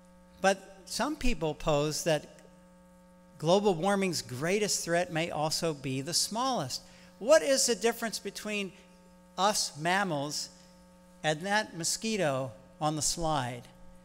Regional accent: Baltimore, Maryland, United States; I'm from Baltimore originally, actually.

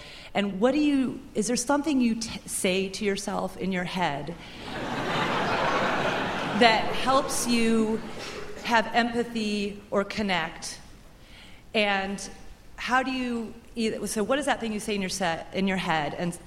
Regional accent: Portland, Oregon, United States; I'm from Portland, Oregon.

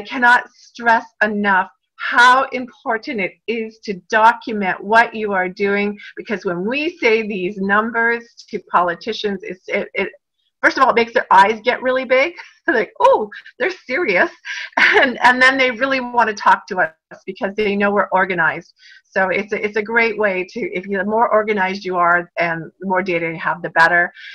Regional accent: Canada; because I'm Canadian, I'll say parliament

